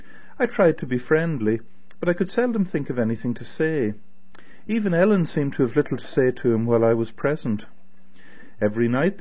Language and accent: English; Belfast, Northern Ireland, United Kingdom; accent: Belfast; University, my first time away from home, shy, awkward, embarrassed about my Belfast accent